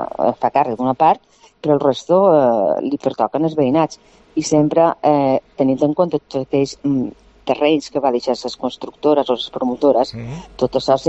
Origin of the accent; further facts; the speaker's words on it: Valencian Community, Spain; now in Menorca, Spain; Jo som valenciana, però ja fa 25 anys que va arribar a Menorca i, bueno, ja no he partit d'aquí, aquí m'he quedat.